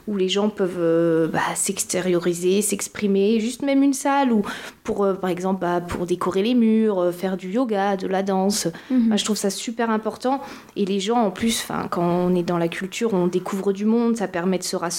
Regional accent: Dijon, Bourgogne-Franche-Comté, France; now in Saint-Pierre-d'Entremont, France; moi, je viens de grande ville de Dijon, c'est assez grand.

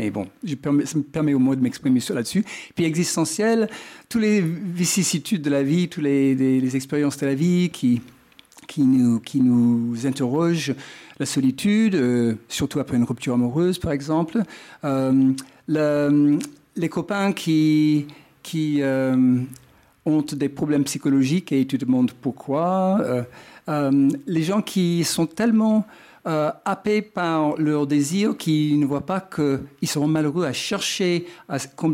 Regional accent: Wichita, Kansas, United States; French is a second language; Qui était dans ma ville natale, Wichita.

